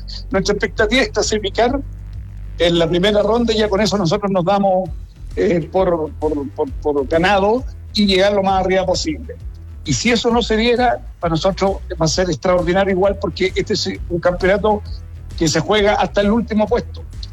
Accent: Chile

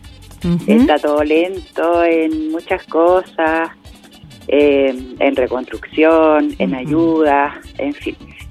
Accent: Temuco, Araucanía, Chile; born there; now in Lirquén, Chile; Yo nací en Temuco y después mi mamá me trajo a estos lados. Pero yo ¿ya? me vine acá hace 26 uh-huh, años

